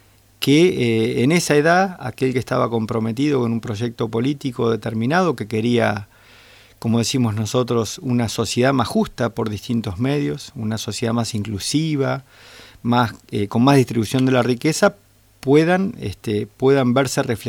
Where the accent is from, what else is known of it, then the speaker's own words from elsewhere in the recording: Santa Fe, Argentina; como santafesinos y como expresión de esa generación